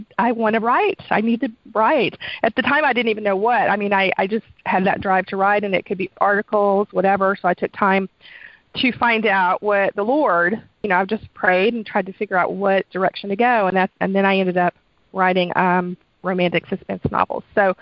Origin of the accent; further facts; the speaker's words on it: Texas, United States; now in Oregon, United States; I am a seventh-generation Texan and on both sides of my family. So I'm very Texan, but in 2010 we moved to Oregon.